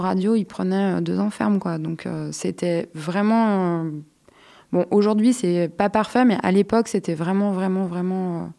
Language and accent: French; Lyon, Auvergne-Rhône-Alpes, France; moi, je suis de Lyon.